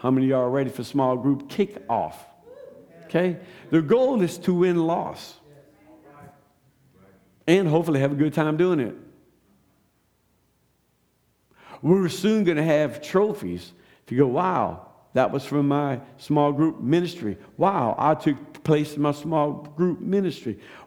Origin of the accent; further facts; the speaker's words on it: Louisiana, United States; Well, I'm from Louisiana.